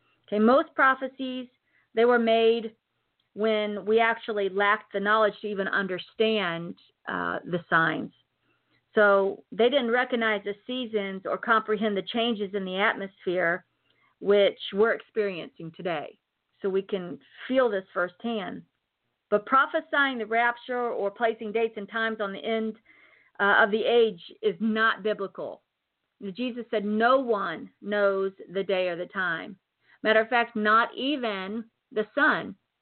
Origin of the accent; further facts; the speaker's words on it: Tennessee, United States; Sorry, I just showed you that I'm from Tennessee.